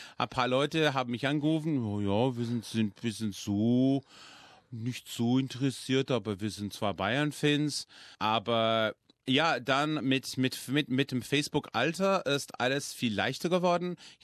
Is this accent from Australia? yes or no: yes; Sydney, New South Wales, Australia; now in Melbourne, Australia; ich komme originell aus Sydney, ich bin umgezogen nach Melbourne